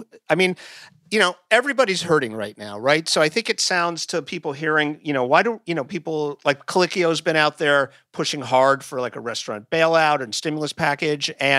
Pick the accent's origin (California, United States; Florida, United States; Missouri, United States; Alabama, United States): Florida, United States; I grew up in Florida and I've been watching my home state with horror during the spring break down there.